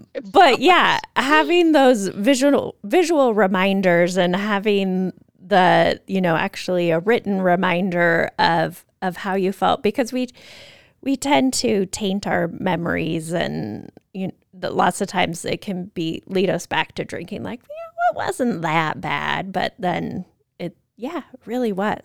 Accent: United States; I think as an American, I think of Australia as, woo, that country's full of heavy drinkers.

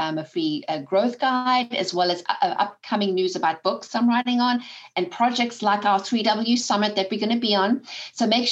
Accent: South Africa; Because I'm from South Africa.

